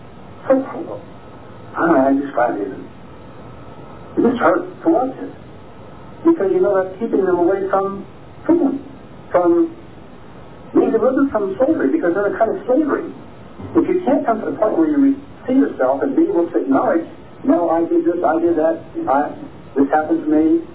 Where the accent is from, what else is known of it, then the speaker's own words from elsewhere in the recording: Philadelphia, Pennsylvania, United States; I'm a Philadelphian. I've always been a Philadelphian.